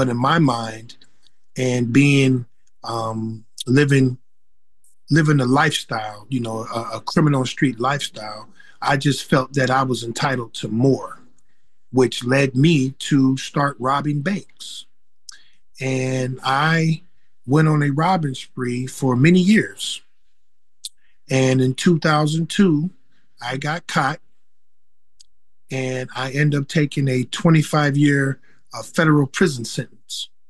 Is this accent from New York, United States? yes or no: no; Columbus, Ohio, United States; Okay, well … I am born and raised in Columbus, Ohio. I come from a two-parent home.